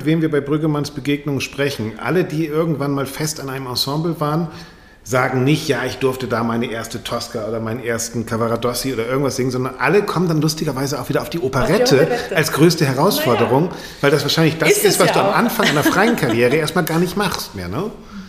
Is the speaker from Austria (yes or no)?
no; Bremen, Germany; Ich bin aufgewachsen in Bremen, auch mit so einem Stadttheater.